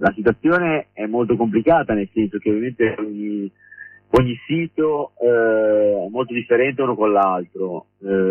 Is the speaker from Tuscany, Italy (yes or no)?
no; Genoa, Liguria, Italy; Come genovesi noi auspicheremmo una maggiore combattività